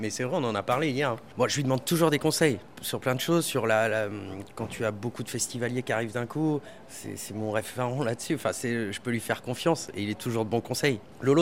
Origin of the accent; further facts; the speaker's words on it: Normandy, France; J'ai 37 ans. Je suis normand